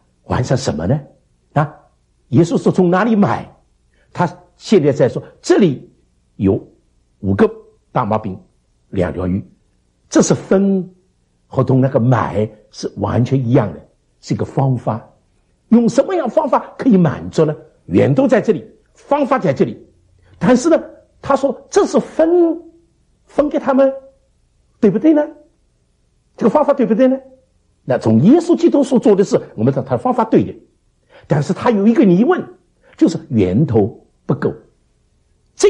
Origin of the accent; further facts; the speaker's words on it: Shanghai, China; now in United States; 美国的 catfish 是大的那我们上海人叫猫鱼